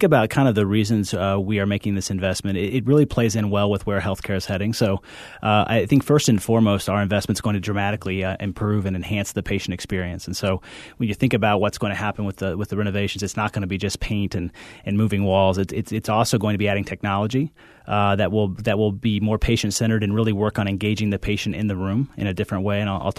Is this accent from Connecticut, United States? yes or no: no; Indiana, United States; So I grew up in northern Indiana, actually, in a small farming community.